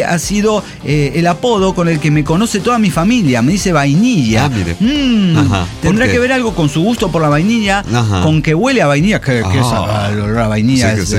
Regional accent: Zapopan, Jalisco, Mexico; Ella es de Ciudad de México, yo soy de Zapopan.

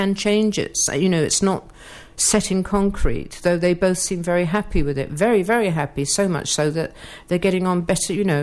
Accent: United Kingdom; Nobody from our side, and I am British, but it looks like when it comes to seeking help, I'm more European.

